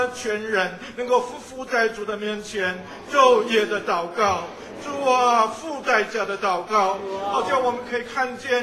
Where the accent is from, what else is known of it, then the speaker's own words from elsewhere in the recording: Taiwan; 我从台湾来的